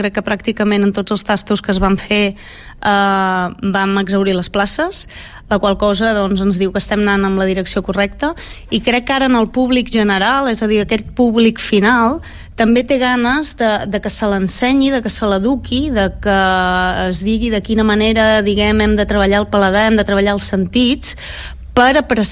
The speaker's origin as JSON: {"language": "Catalan", "region": "Catalonia", "country": "Spain", "said": "Clar, jo soc del Baix Empordà, jo tiro més a el que és..."}